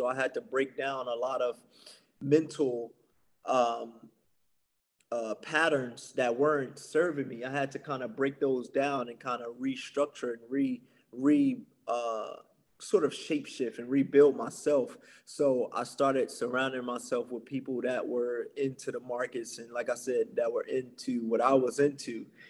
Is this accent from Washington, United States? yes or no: no; Newark, New Jersey, United States; just kind of growing up in Newark and, you know, a rough environment, it kind of built that grit.